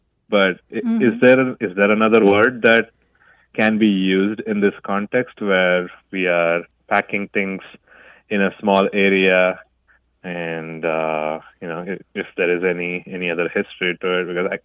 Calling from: Gaffney, South Carolina, United States; I'm calling from Gaffney, South Carolina.

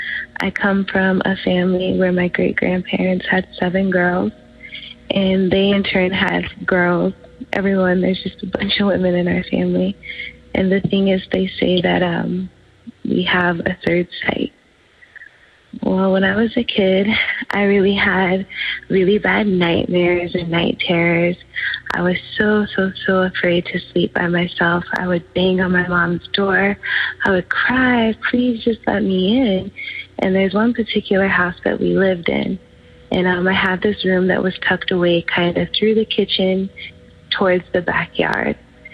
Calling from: New York, United States; I am calling from New York.

